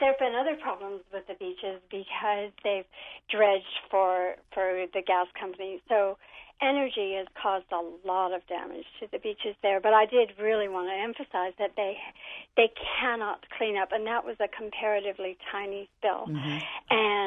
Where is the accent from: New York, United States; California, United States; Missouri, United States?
California, United States; Encinitas; I grew up near Encinitas, or at least we spent half our time down there.